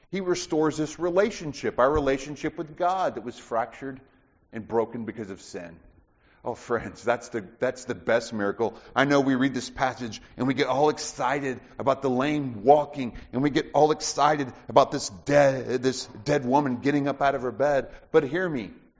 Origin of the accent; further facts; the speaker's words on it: Alabama, United States; I know you think that when you hear I'm from Alabama, that's what you think.